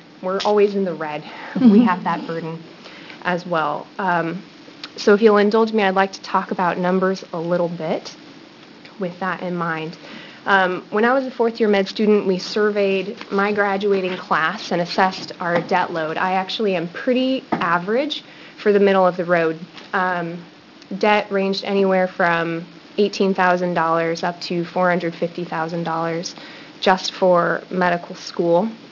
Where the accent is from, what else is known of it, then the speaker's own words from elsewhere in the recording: Canby, Oregon, United States; now in Milwaukie, United States; I grew up in Canby, went to U of O, went to OHSU, and now I'm in Milwaukee and planning to stay in Oregon for as long as I possibly can.